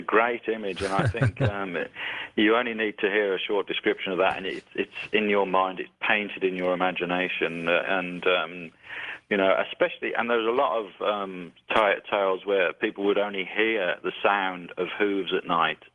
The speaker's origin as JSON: {"language": "English", "town": "Birmingham", "region": "West Midlands", "country": "United Kingdom", "tie": "born or raised there", "said": "he was living in my hometown, which is Birmingham in England, when he wrote that book."}